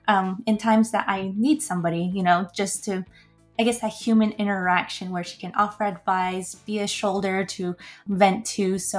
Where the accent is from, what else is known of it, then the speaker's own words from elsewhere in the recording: United States; I'm from the Navajo Reservation. I grew up there my whole entire life